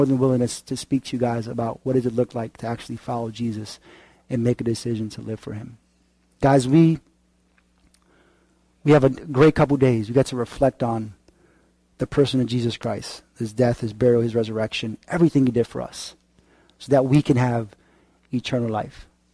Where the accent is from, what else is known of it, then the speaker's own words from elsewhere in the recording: Bronx, New York, United States; thinking about the things I've been through from growing up in the South Bronx, the foster care.